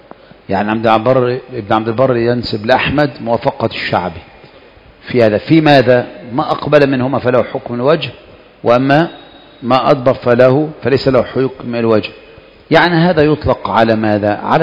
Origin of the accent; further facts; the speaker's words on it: Egypt; ومن هنا كان يكثر عندنا في مصر أن يمسح رأس ثلاث مرات وحده